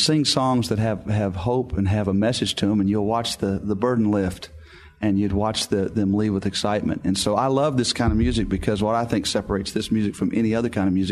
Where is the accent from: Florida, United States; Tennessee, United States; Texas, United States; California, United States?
Texas, United States; Houston; I grew up in Houston, Texas.